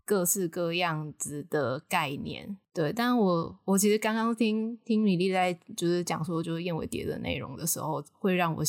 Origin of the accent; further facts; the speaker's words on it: Taiwan; 就是因为我们是台湾人。